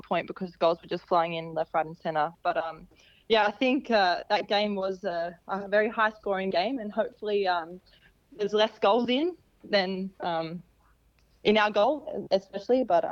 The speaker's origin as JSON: {"language": "English", "country": "Australia", "also_born_or_lived": "Texas, United States", "accent": "Australian", "said": "No, I definitely did lose my Australian accent a little bit. My friends and family used to tease me a little bit because of it, but there's a lot of Texas slang that I picked up, and I started saying y'all and all these other things."}